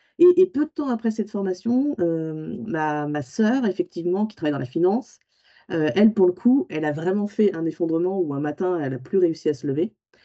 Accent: Île-de-France, France; je viens de l'Île-de-France, contrairement à mon nom de famille qui, lui, a des connotations basques

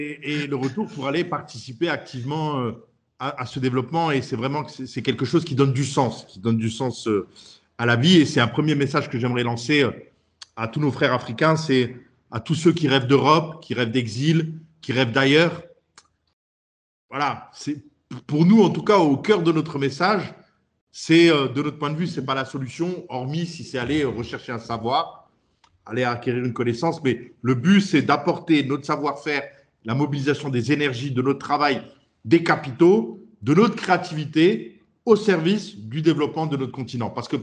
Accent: France; moved away as an adult; now in Marrakech, Morocco; je suis né en France. J'ai vécu en France jusqu'à l'âge de 35 ans, avant de revenir en Afrique, c'est-à-dire de m'installer au Maroc, à Marrakech. Et je vis depuis maintenant près de 17 ans au Maroc et depuis 10 ans à Marrakech

